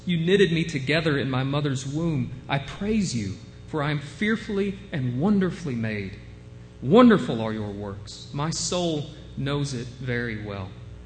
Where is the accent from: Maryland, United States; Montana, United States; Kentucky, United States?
Kentucky, United States; See, I'm from Eastern Kentucky. I'm from this little place called McCrary County. Most of you have probably never heard of it. It's right on the state line of Tennessee.